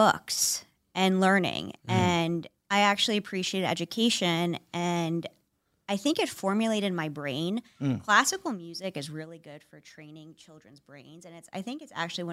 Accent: Oyster Bay, New York, United States; So I'm originally from Long Island, Oyster Bay.

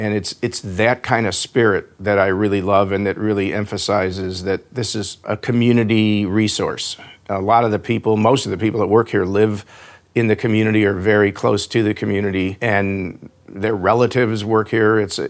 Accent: Chicago, Illinois, United States; Well, I was born and raised in Chicago. Born there, graduated from high school there.

